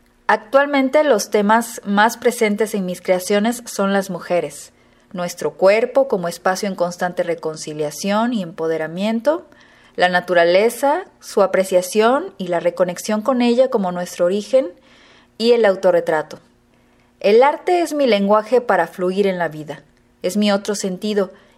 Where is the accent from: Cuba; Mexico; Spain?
Mexico; Teocelo, Veracruz; soy originaria de Teocelo, Veracruz y soy mexicana.